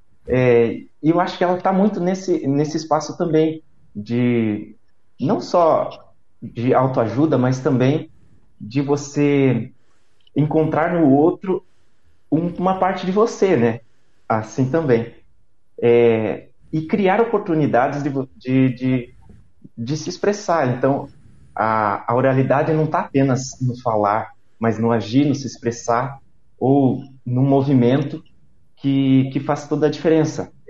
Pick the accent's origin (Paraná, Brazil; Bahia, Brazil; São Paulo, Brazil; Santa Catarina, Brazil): Paraná, Brazil; Guarapuava; Eu vim de Guarapuava é uma cidade menor